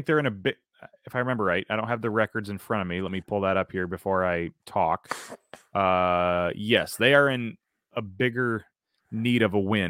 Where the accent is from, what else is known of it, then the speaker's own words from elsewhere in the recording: Carroll, Iowa, United States; Yep, he's from Carroll, Iowa, my hometown.